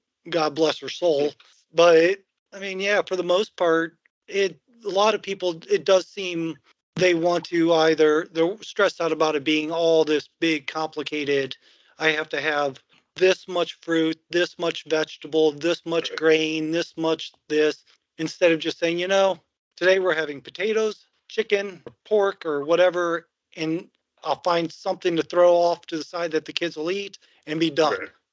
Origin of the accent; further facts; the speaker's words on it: Midwest, United States; So I come from the Midwest, so we're all pork, chicken, and beef.